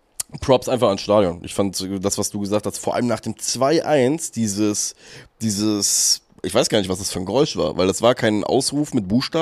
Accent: Cologne, North Rhine-Westphalia, Germany; scheinbar sind wir Kölner, wir sind so Geselligkeitsmenschen

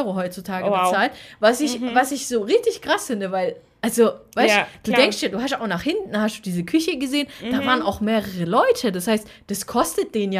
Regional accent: Stuttgart, Baden-Württemberg, Germany; ich komme auch aus Stuttgart.

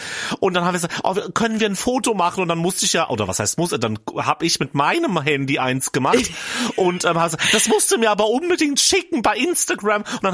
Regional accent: Schotten, Hesse, Germany; Ich war jetzt auch am Wochenende war ich in meiner Heimat auf dem Weihnachtsmarkt und ich mein Schotten ist ja auch winzig.

